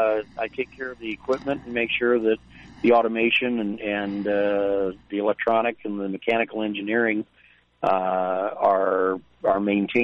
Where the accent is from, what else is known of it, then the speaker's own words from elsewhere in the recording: Ankeny, Iowa, United States; now in Nevada, United States; No, I grew up actually in Ankeny, what used to be a very small town, obviously. And 20 years ago, we moved up to Nevada just to kind of get away from the urban area.